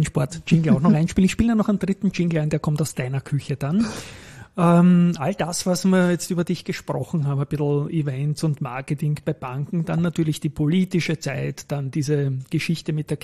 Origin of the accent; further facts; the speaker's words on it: Vienna, Austria; Ja, ich darf dir als Wiener das Feedback geben